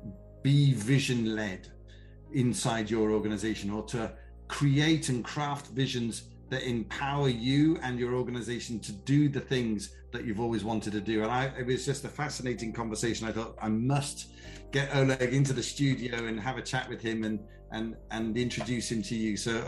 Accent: United Kingdom; obviously being British

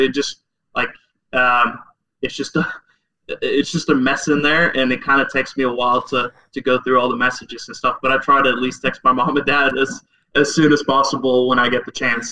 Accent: Norway; English is a second language; Because I'm an only child, and I grew up in Norway, and especially in the winter, like you don't see a lot of people.

